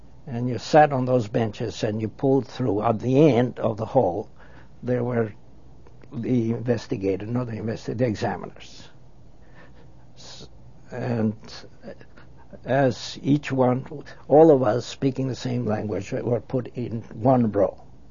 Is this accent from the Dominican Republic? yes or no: no; Albania; English is a second language; now in United States; he knew I came from Albania. He saw it in the little French passport I had.